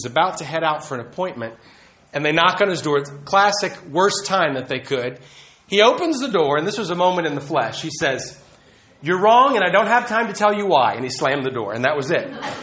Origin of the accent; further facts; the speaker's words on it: United States; now in Italy; I'm a believer from the States who've come to Italy to evangelize.